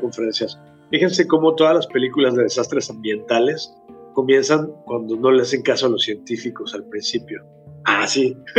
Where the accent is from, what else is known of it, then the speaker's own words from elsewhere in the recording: Mexico City, Mexico; born there; Yo nací en la Ciudad de México el 4 de octubre de 1976, hace ya bastante tiempo.